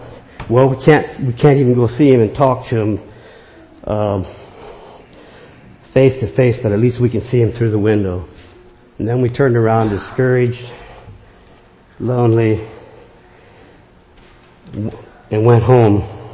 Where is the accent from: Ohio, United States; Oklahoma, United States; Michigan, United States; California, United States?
Ohio, United States; Hartville; born there; also born or lived in Canton; I was from Hartville, Ohio, originally. That's where I was born. That's where Dad was born, too. But we were living in Canton at the time